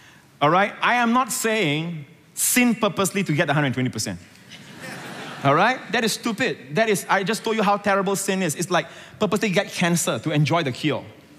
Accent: Perak, Malaysia; also born or lived in Singapore; I lived for 8 years of my childhood in Malaysia, in Perak. And last year, I went back to my hometown where I grew up, and I looked for that provision shop.

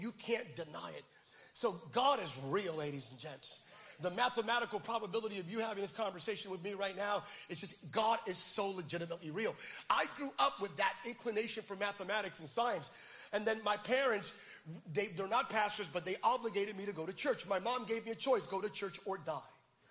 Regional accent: Bethlehem, Pennsylvania, United States; I'm from Bethlehem, Pennsylvania, originally.

